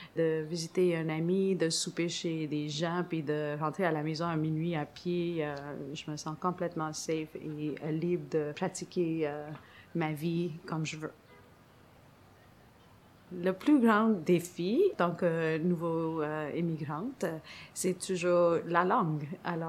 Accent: India; aussi sur des projets en Inde, mon pays d'origine.

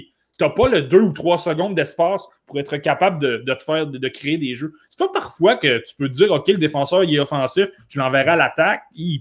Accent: Canada; Moi, je suis Canadien

